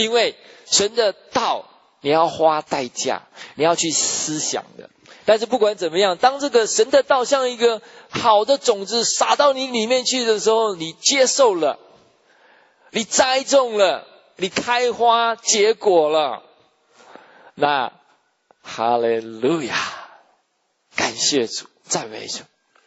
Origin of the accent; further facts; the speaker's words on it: Taiwan; 我们从小在台湾的时候会背很多的《论语》《孟子》啊，